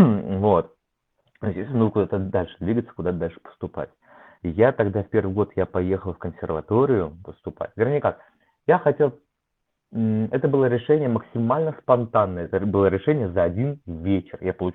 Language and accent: Russian; Kaliningrad, Kaliningrad Oblast, Russia; also born or lived in Blagoveshchensk / Kamchatka; Далее мы какое-то время жили на Камчатке. Вот. Ну, мы уже с Камчатки переехали в Калининград, собственно говоря. Вот, так что Калининград для меня родной город, но родился я не там.